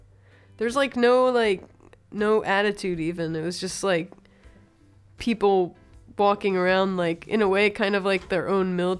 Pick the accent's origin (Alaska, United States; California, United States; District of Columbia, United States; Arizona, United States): District of Columbia, United States; whenever I go outside the city and then people ask, where are you from? I'm like, DC area.